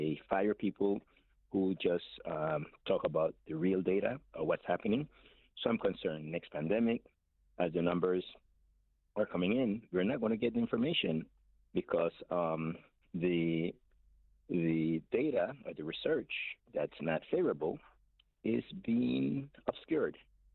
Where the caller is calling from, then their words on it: East of England, United Kingdom; I'm calling from Essex